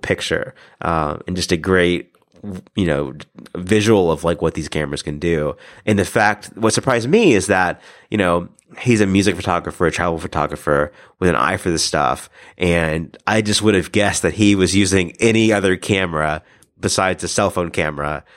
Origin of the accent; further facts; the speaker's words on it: Alabama, United States; And, I was from, you know, I grew up in Alabama and then he lived in Birmingham.